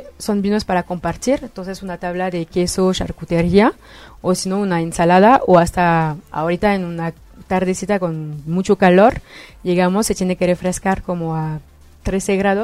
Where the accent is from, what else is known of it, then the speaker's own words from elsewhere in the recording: France; Spanish is a second language; yo soy francesa